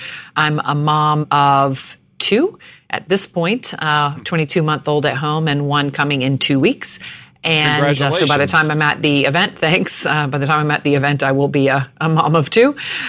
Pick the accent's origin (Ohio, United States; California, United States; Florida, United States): Florida, United States; Jacksonville; born there; I was born in Jacksonville, Florida. I'm the oldest of three girls.